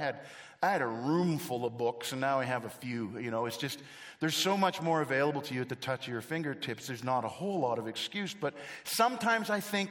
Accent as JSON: {"language": "English", "country": "Canada", "said": "So, you all know that I'm from Canada, and some of you may not recognize what that is."}